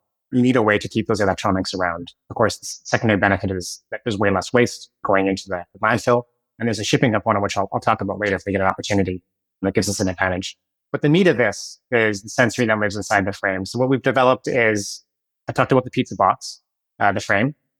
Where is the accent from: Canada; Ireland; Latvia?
Canada; now in United States; So I'm Canadian myself.